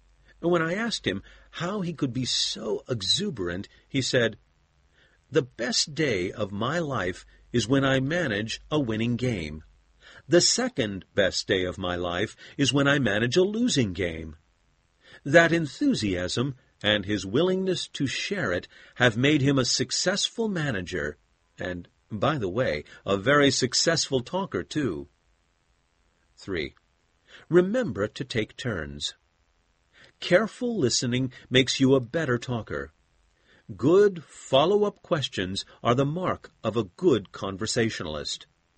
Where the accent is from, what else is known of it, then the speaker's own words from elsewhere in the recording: Brooklyn, New York, United States; Anybody I've ever talked to for more than a few minutes knows at least two things about me, that I'm from Brooklyn, New York, and that I'm Jewish.